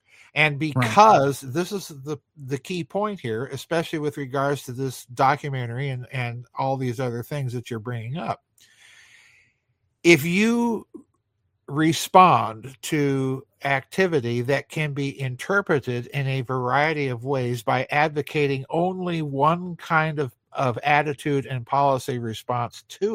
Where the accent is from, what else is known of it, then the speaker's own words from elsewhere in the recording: South Dakota, United States; You know, I grew up in South Dakota. I remember stories in the Sioux Falls Argus Leader of UFOs over the missile silos in the western part of the state.